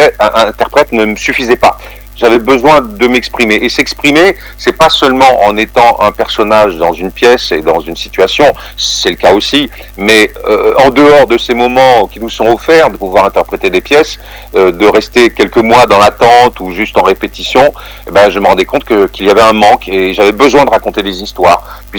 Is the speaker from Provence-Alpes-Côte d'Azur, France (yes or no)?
yes; Aubagne, Provence-Alpes-Côte d'Azur, France; Je viens d'Aubagne, moi, Aubagne en Provence.